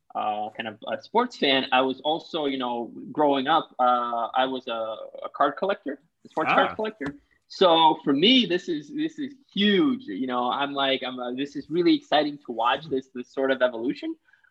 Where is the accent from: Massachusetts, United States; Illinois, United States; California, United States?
Massachusetts, United States; Boston; I mean, I grew up in Boston. It's very hard to kind of grow up in Boston and not be a big